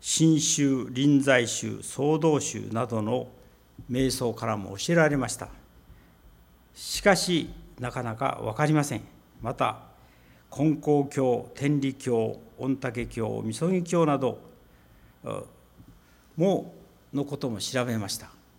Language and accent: Japanese; Kanazawa, Ishikawa, Japan; 金沢といえば私の郷里でございますけれども